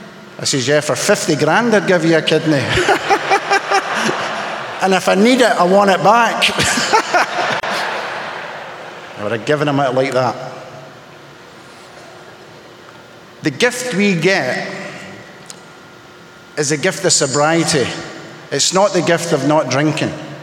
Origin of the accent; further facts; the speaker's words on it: Scotland, United Kingdom; Oh yeah. I'm Scottish as all hell, eh? Oh yeah.